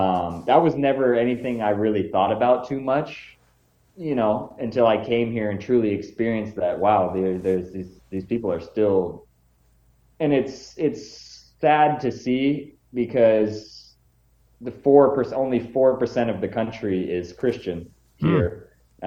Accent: Denver, Colorado, United States; We're from Denver and grew up there and grew up going to the Nuggets games.

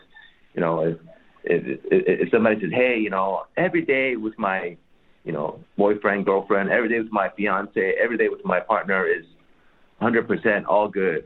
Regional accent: Silicon Valley, California, United States; Because, I mean, growing up in the Silicon Valley, you know, remember the .com stuff, .com bubble?

